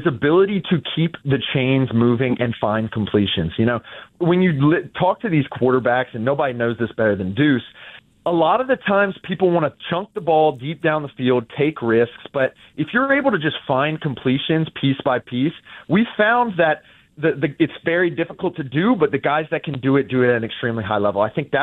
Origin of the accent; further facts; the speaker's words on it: Lake Charles, Louisiana, United States; I'm from Lake Charles.